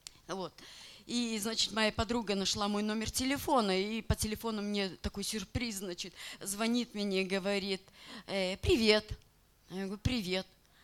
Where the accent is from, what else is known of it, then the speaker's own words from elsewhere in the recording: Kaliningrad, Kaliningrad Oblast, Russia; also born or lived in Italy; я тоже с Италии приехала, а вообще из Калининграда.